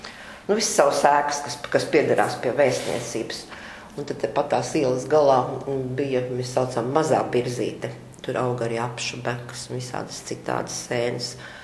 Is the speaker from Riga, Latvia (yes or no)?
yes; Riga, Latvia; esmu dzimusi Rīdzeniece, visu mūžu nodzīvojusi Pārdaugavā. Sākumā līdz 13 gadu vecumam dzīvojām Baldones ielā. Es mācījos 5. vidusskolā, tā ir tagadējā Vācu ģimnāzija